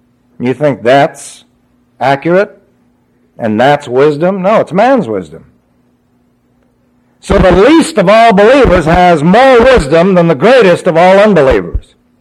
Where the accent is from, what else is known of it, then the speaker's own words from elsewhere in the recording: New York City, New York, United States; born there; Now, I was born in New York City, and I used to play a game when I was young.